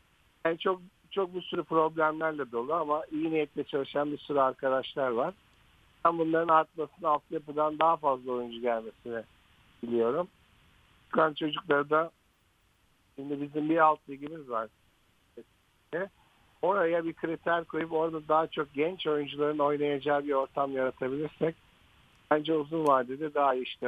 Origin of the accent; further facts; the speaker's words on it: Ordu, Turkey; Ben Orduluyum.